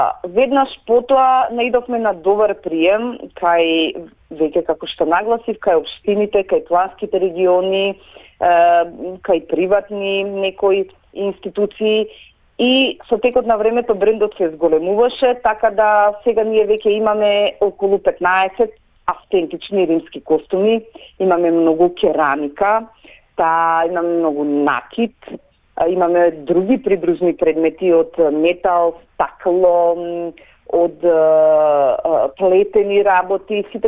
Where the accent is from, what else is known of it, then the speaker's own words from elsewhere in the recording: Skopje, North Macedonia; Особено пак го имаме во мојот роден град Скопје.